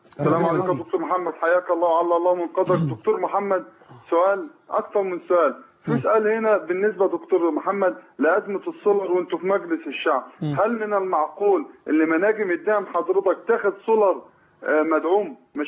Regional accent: Mansoura, Dakahlia, Egypt; نعم انا من المنصورة.

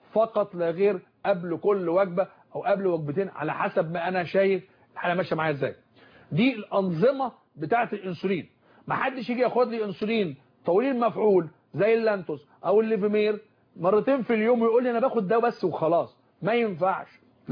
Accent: Egypt

